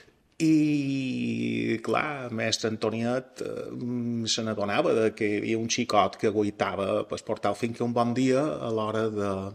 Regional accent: Palma, Balearic Islands, Spain; born there; Vaig néixer a ciutat, a Palma, puntualment en el carrer del Socors, a Tocades Brut, que se'n diu. Un barri que ja aleshores estava bastant degradat. Un barri de gent treballadora

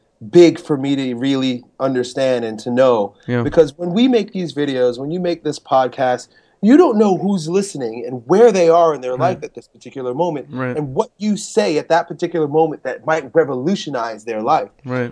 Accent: Long Island, New York, United States; now in St. Petersburg, United States; I grew up in Long Island.

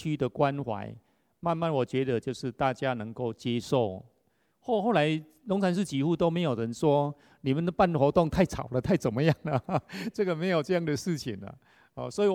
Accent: China; 一方面我们中国人是好简啊，喜欢简单的

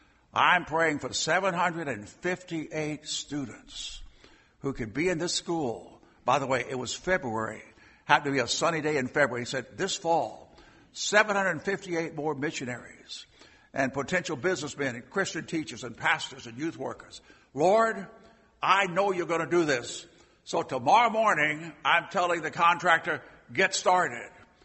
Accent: Savannah, Georgia, United States; I was born in Savannah, Georgia. My mother met my father at a dance. And a little kid, I was drawn to all the taverns and the speakeasies in Savannah.

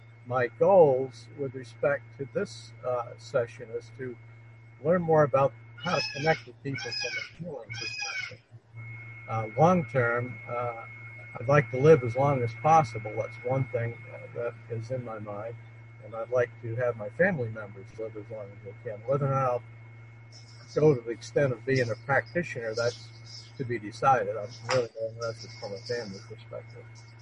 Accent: Asheville, North Carolina, United States; Hello, everyone. … I'm from Asheville, North Carolina.

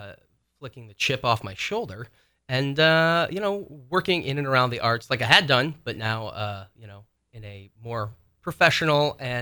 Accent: Bangor, Maine, United States; moved away as an adult; also born or lived in Halifax, Canada; So I'm from Bangor. I grew up here. I went to high school right behind us. Graduated in 2003. I went to college, university in Halifax, Nova Scotia, to Dalhousie University.

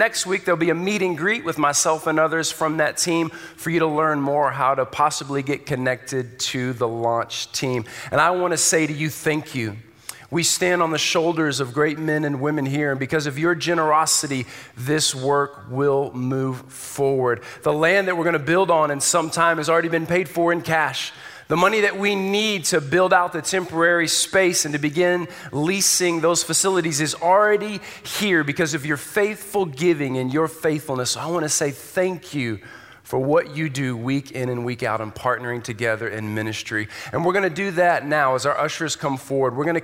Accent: Texas, United States; As Mike said, I'm here from Houston, Texas. I grew up in Texas

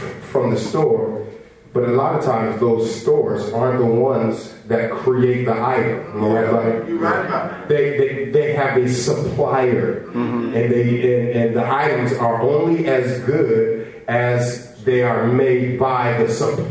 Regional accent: Los Angeles, California, United States; because I grew up in Los Angeles, and I know this is a Philadelphia area.

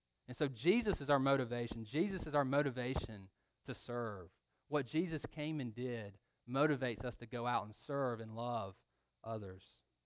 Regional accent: Louisville, Georgia, United States; Growing up in Georgia, in Louisville, small town I grew up

